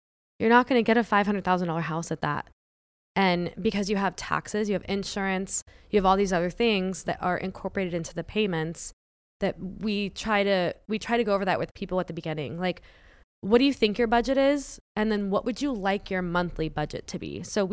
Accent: Melbourne, Florida, United States; And I was born and raised in Melbourne, Florida. Grew up here in Satellite Beach and then moved to Melbourne. I still live in Melbourne.

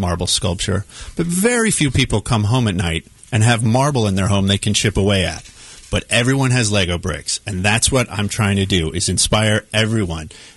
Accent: Kansas City, United States; This show has traveled around the world, and to be here and to be in my home country, to be here in Kansas City and see what people think of it, it's pretty exciting.

